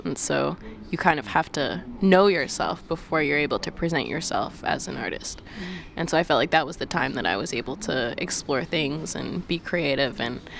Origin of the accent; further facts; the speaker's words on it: Montreal, Quebec, Canada; moved away as an adult; also born or lived in West Virginia; Well, I moved around a lot as a kid, but I was born in Montreal and mostly raised in Montreal. And after that, I went to West Virginia for 4 years, actually.